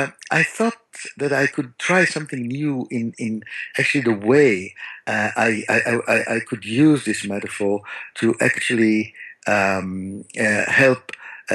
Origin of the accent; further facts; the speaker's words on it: Tel Aviv, Tel Aviv District, Israel; My parents are very Israeli. I grew up in Tel Aviv, very Israeli kind of mixed couple, where my mother's family fled Warsaw in 39 after the Nazi invasion